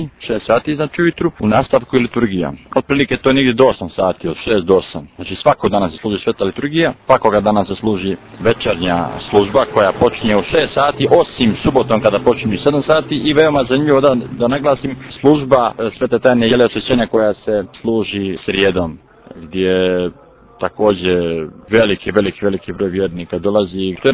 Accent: Herceg Novi, Herceg Novi Municipality, Montenegro; ja pošto dolazim iz grada koji se nalazi na moru, ja sam iz Herceg Novog inače

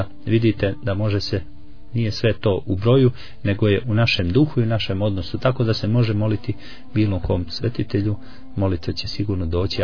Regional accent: Montenegro

